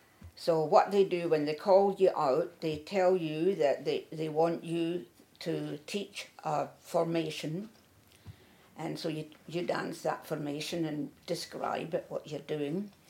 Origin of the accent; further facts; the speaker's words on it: Scotland, United Kingdom; born there; moved away as an adult; Even though I was born in Scotland and came out here at 19, I had not heard of Scottish country dancing.